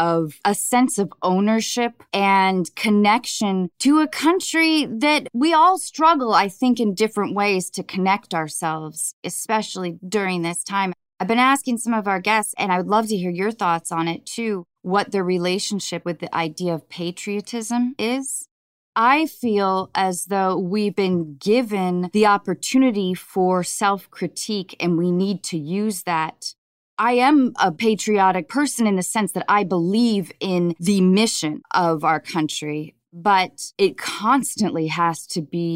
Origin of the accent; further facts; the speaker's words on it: Washington, United States; I grew up in Washington State, north of Seattle, where there were very few Black people.